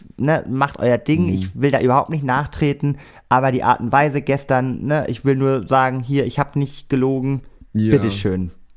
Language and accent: German; Cuxhaven, Lower Saxony, Germany; und dann war ich noch eine Woche in meiner Heimat in Cuxhaven.